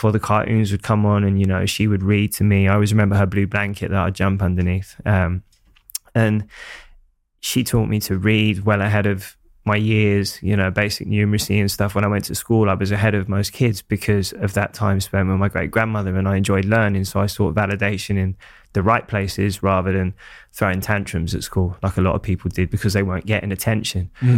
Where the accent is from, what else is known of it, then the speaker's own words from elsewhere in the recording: Hackney, London, United Kingdom; it must have been really tough growing up in Hackney, but I didn't know any different